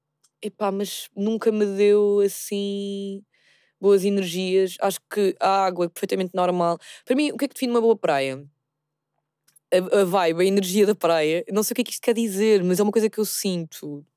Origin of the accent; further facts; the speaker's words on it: Aroeira, Setúbal, Portugal; tendo em conta que eu passei muito da minha infância na Aroeira